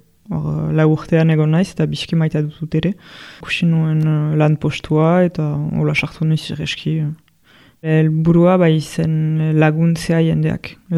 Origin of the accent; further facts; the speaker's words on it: Bayonne, Nouvelle-Aquitaine, France; now in Tarnos, France; Baionan sortu naiz eta hasi naiz.